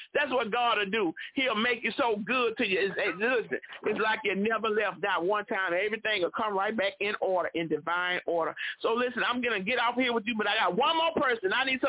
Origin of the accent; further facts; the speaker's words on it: Mobile, Alabama, United States; Woo! My hometown. Come on here, Alabama.